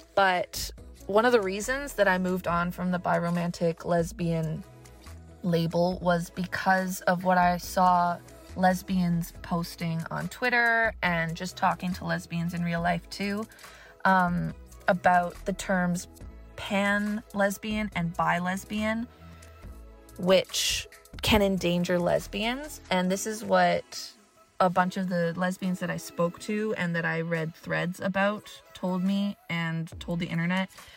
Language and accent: English; Canada; I am 23 and I am from Canada.